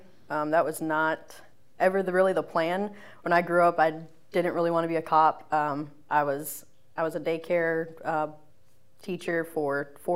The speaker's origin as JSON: {"language": "English", "region": "Minnesota", "country": "United States", "tie": "born or raised there", "said": "So I grew up in Minnesota, life was brutal. It was cold 9 months out of the year."}